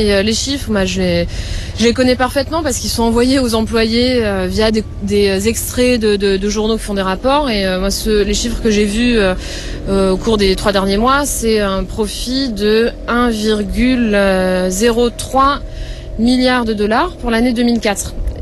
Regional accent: Marseille, Provence-Alpes-Côte d'Azur, France; je remène ma petite liasse de billets chez moi en France, à Marseille.

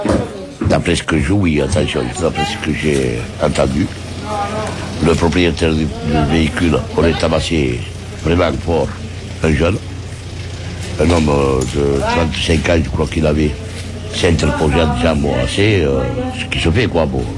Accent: France; Oui, on est français à 100%. Ouais. On est français à 100%.

